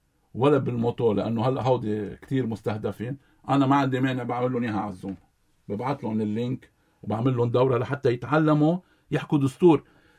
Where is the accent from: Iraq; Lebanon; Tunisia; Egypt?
Lebanon; نحن كلبنانيين خاضعين للدولة حتى لو أخطأت